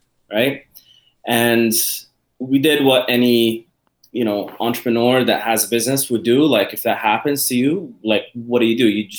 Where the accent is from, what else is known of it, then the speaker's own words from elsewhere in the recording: Egypt; now in Canada; after the revolution, we just hopped on a plane and came to Canada. We're originally Canadian citizens, but I kind of grew up back in Egypt.